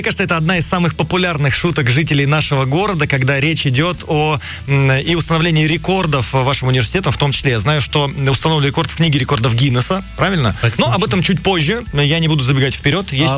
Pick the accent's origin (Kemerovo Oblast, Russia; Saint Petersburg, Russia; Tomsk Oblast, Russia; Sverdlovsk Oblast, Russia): Tomsk Oblast, Russia; Tomsk; я родился здесь, я родился в Томске, и еще будучи школьником, я уже знал, что такое день радио.